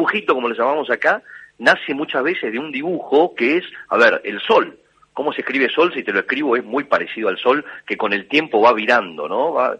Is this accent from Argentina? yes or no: yes; Buenos Aires, Argentina; Después, en casa, papá y mamá trabajaban, nos cuidaban, en este caso la niñera era argentina, y así crecí, ¿no? En un barrio de Buenos Aires, pero